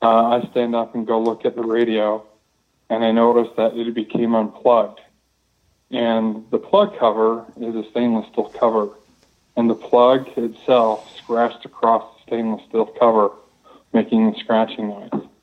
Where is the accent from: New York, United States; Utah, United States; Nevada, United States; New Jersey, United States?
Utah, United States; I'm from Northern Utah.